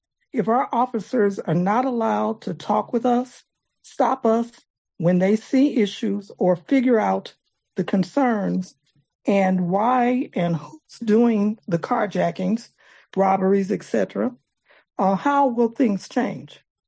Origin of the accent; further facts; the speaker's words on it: Illinois, United States; I'm from the Grand Crossing area.